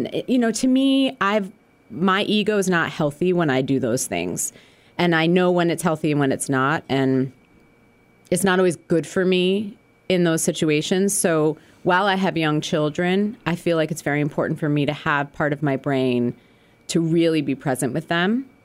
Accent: Albany, New York, United States; I'm from Albany, New York.

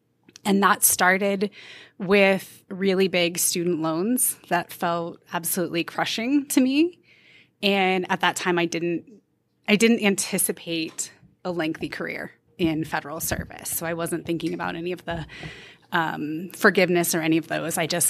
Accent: Virginia, United States; now in Wilmington, United States; I am from Northern Virginia originally. Just 2 years ago, I moved to Wilmington, North Carolina.

